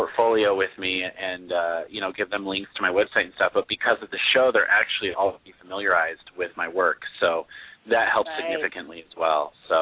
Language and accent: English; Utah, United States; I'm originally from Utah. So that's kind of where my roots are